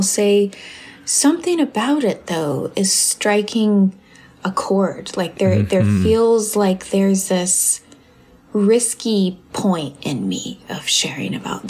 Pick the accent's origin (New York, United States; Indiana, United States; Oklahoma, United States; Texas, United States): Oklahoma, United States; now in San Diego, United States; currently I live on unceded Kumeyaay territory, which is San Diego, California. And I grew up in Oklahoma